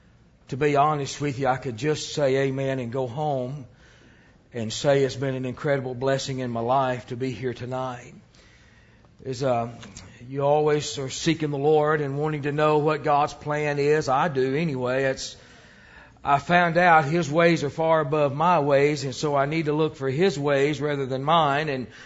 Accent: Alabama, United States; And we're from Alabama. Terry said no Alabama stuff, but we're from Alabama.

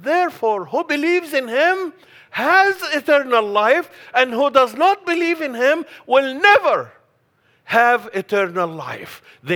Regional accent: Egypt; I was born and raised in Egypt, and I was forced to study Quran as part of the Arabic language.

